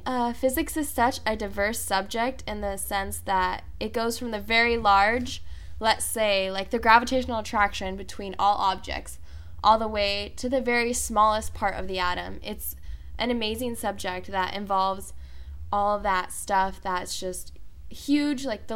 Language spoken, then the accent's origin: English; Irvine, California, United States; I am from Orange County, Irvine to be exact. I've lived in Irvine my entire life, so when I came to college, it was a big adjustment.